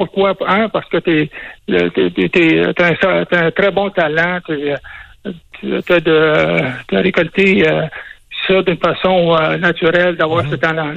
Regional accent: Témiscamingue, Quebec, Canada; Je parlais en anglais assez facilement, parce que je viens de Témiscamingue.

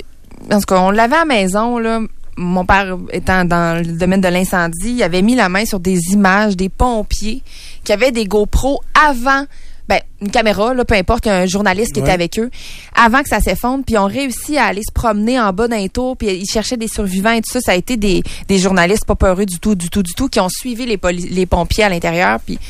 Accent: Canada; va-t-il arriver quelque chose chez nous au Canada?

